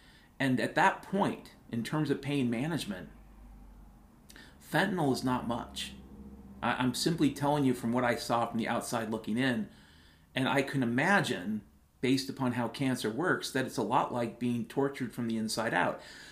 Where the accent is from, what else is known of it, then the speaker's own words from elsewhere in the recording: Washington, United States; What I can tell you from my own experience based upon growing up in Washington State is there's something seriously fucked in the environment.